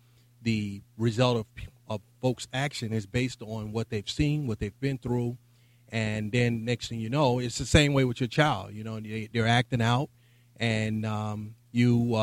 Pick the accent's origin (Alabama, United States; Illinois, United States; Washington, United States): Illinois, United States; Chicago; I'm from Chicago, Inglewood community. I went to O'Toole Grammar School, went to Harper High School.